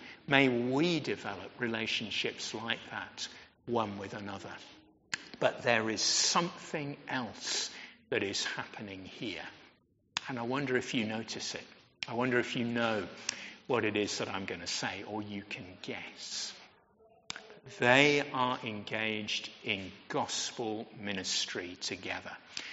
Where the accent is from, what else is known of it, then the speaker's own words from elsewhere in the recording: Yorkshire and the Humber, United Kingdom; It might have picked up that I'm from Yorkshire, and so it gives me sort of special interest stories.